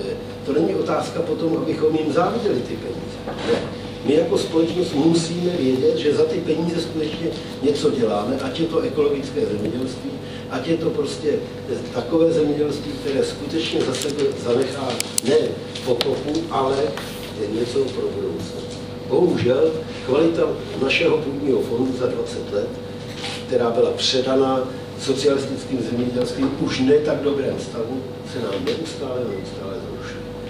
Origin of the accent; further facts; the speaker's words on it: Prague, Czechia; born there; že jsem z toho selského rodu a že zemědělství jsem prolezlý od malička, byť jsem se narodil v Praze.